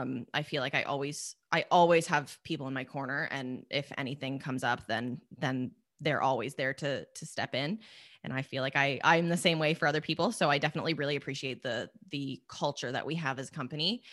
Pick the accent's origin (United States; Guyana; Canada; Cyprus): Canada; They're both CBC, and we love that Canadian content as a Canadian.